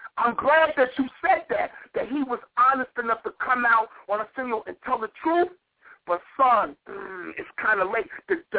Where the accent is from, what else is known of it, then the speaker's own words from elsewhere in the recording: The Bronx, New York, United States; Growing up in the Bronx and listening to hip-hop, when I listened to West Coast rap, they was more ignorant.